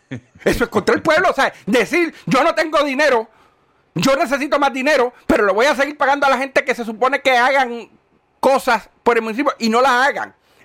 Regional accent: San Lorenzo, Puerto Rico; Yo que soy de San Lorenzo.

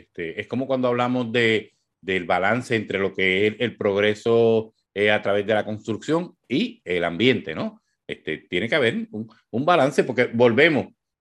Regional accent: Corozal, Puerto Rico; yo que soy de Corozal, vivimos, respiramos voleibol

